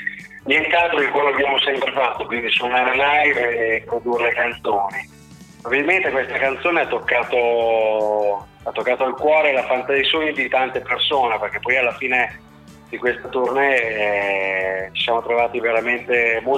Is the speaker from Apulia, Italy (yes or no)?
no; Emilia-Romagna, Italy; sono emiliano ma sono anche, diciamo così, mezzo francese, mia madre è francese, di conseguenza mi considero un po' cittadino del mondo